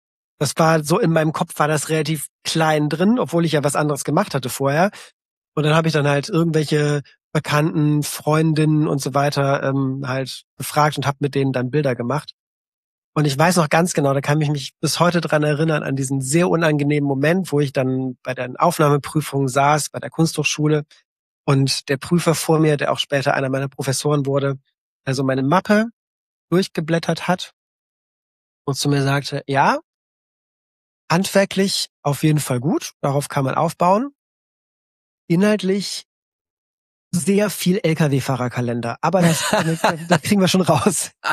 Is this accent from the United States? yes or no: no; Belgium; dann mache ich einfach vielleicht ein Praktikum bei der Lokalredaktion von einer kleinen Zeitung bei uns in Belgien.